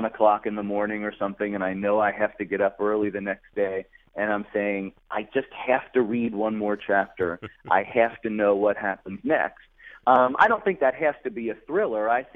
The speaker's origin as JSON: {"language": "English", "town": "Cincinnati", "region": "Ohio", "country": "United States", "tie": "born or raised there", "said": "Well, yeah, I was born in Cincinnati, and I grew up there, and then I came back later, and I went to graduate school there."}